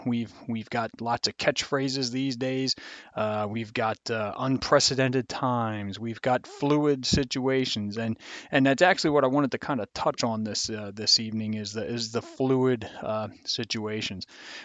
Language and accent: English; Philadelphia, Pennsylvania, United States; I'm from the Philadelphia area and I'm a Philadelphia Eagles fan.